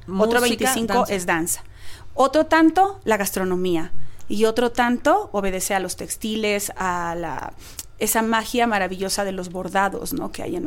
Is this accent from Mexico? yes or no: yes; Mexico; lo enamorados y sensibles que somos las mujeres mexicanas